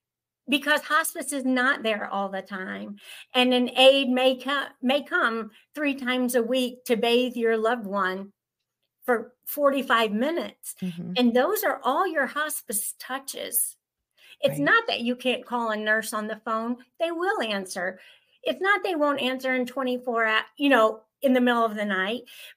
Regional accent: the South, United States; Because I'm from the South. And we have great hospitality down here.

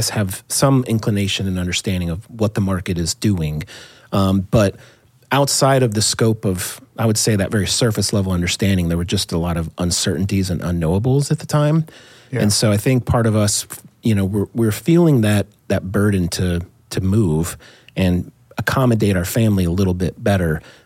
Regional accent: Wisconsin, United States; I just tell people I'm from Wisconsin because that's kind of where I lived the longest before I went off to college, and that's why I'm a Packers fan.

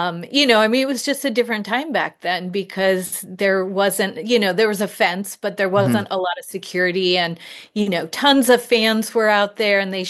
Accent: Portland, Oregon, United States; I grew up here in Portland, Oregon. And so, you know, I think that's kind of born into a lot of us.

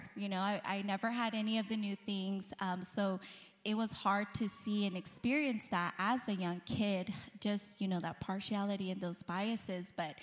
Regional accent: Los Angeles, California, United States; And growing up in LA and then moving to the Inland Empire, we like have the best of it all.

